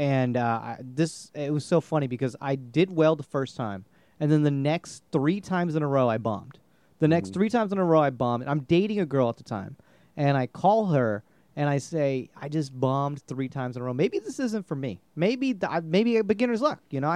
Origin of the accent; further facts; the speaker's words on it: India; I'm Indian.